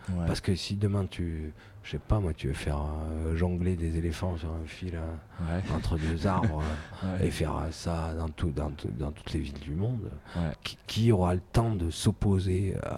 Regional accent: Thonon-les-Bains, Auvergne-Rhône-Alpes, France; je suis né à Thonon-les-Bains et jusqu'à 11 ans j'ai grandi là-bas.

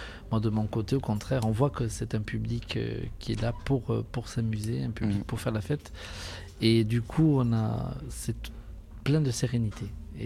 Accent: Nouvelle-Aquitaine, France; moi, je suis basque. J'habite au Pays Basque, à Hendaye.

